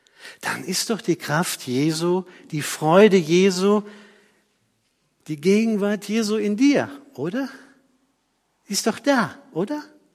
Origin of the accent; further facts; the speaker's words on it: Germany; Oder ich bin Deutscher. Viele von uns sind Deutsche. Das ist ein Privileg.